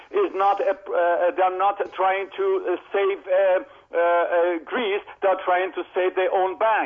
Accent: Netherlands; English is a second language; now in Munich, Germany; I'm greeting you from Munich, Germany. I'm Dutch.

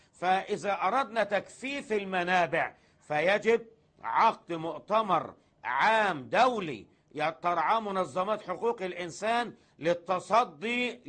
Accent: Egypt; يريدون فرقوا يعني بلدنا مصر

